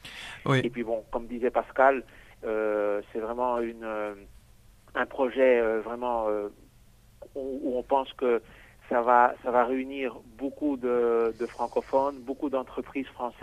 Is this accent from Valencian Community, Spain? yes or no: yes; Alicante, Valencian Community, Spain; Moi, je suis né en Espagne, d'accord. Donc de père et de mère belges. Ma famille est belge. Et bon, moi, j'ai vécu toute ma vie à Alicante.